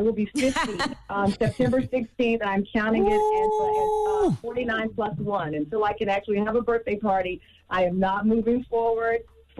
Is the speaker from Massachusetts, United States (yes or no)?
no; Texas, United States; I grew up in Texas. I could be outside riding my bike, hanging out with my cousins.